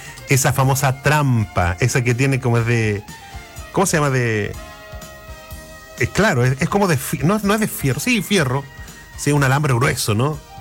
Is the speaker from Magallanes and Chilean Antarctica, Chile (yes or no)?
yes; Magallanes and Chilean Antarctica, Chile; Yo sé que soy magallánica, con marido victoriense.